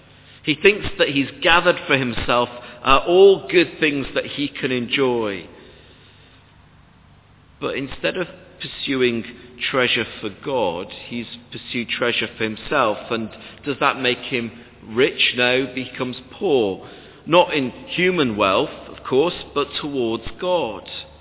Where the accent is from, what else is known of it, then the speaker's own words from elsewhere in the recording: Sheffield, Yorkshire and the Humber, United Kingdom; So I came from Sheffield, and we didn't have whittling there.